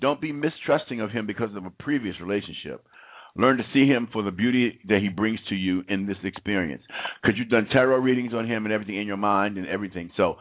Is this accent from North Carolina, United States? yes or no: no; Atlanta, Georgia, United States; Area code 404, my hometown. I'm right here in beautiful Atlanta, GA.